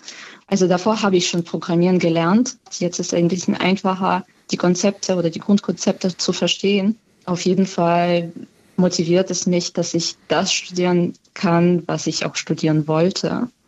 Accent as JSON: {"language": "German", "town": "Dnipro", "region": "Dnipropetrovsk Oblast", "country": "Ukraine", "tie": "born or raised there", "second_language": "German", "said": "weil in meiner Heimatstadt Dnipro gibt es mittlerweile so 2/3 des Tages gibt es keine Elektrizität mehr"}